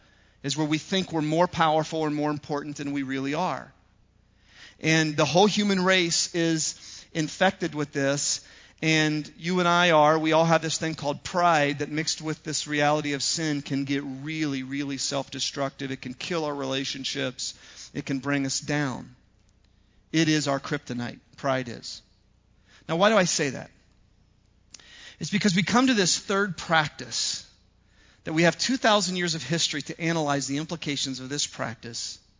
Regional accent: Ohio, United States; Cleveland, Ohio in 1933. And I remember as a kid thinking, this is so awesome that Superman was born in my home state.

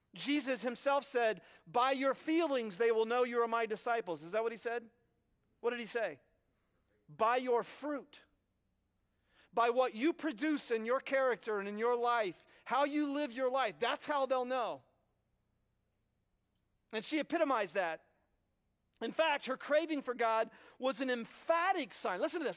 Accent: United States; As an American, be nice. Don't offend people, be nice. That's our Ten Commandments in one.

